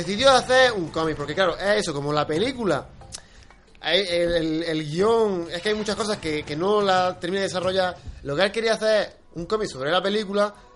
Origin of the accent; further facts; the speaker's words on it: Spain; O sea, pasa que como los españoles somos...